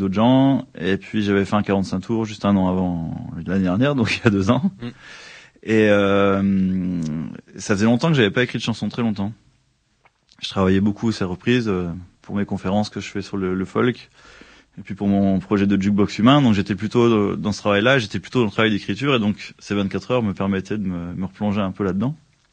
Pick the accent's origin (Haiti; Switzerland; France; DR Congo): France; Même si je suis ici depuis longtemps, je suis français et on m'a trop nourri de ça en France.